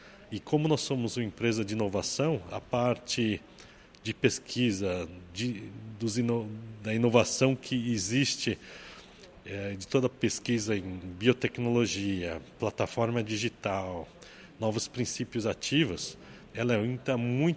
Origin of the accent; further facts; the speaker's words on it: Brazil; O Brasil é o país, e sendo brasileiro, lógico que a gente tem muito orgulho do nosso país e da nossa indústria agrícola